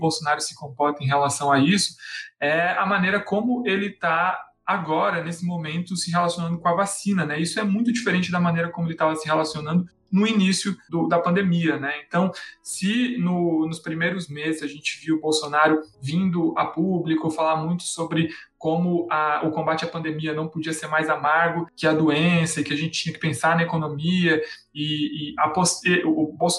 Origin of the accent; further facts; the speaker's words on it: São Paulo, Brazil; Eu, por exemplo, sou de São Paulo